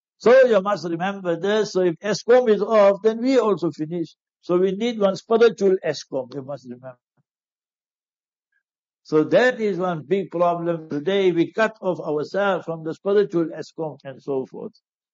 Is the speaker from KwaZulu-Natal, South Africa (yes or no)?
no; Heidelberg, Gauteng, South Africa; I'm from Heidelberg, and remember my parents.